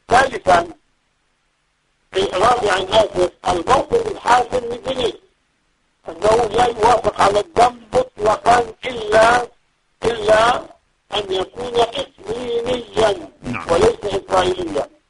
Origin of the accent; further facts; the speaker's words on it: Nablus, West Bank, Palestine; حقيقة ليس كوني فلسطيني وأتكلم من مدينة نابلس